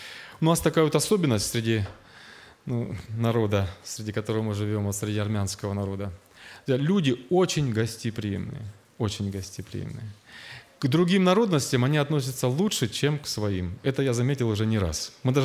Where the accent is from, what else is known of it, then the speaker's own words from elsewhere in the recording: Russia; Я говорю, так, я вот здесь из России и так далее.